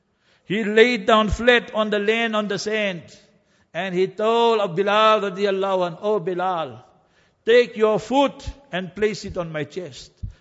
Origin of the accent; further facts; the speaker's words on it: South Africa; we are born South African. We know what is apartheid. So the apartheid regime told us white is right. You are non-white. You are coolie. We must not forget our history. They used to call us always coolie. I grew up in African township.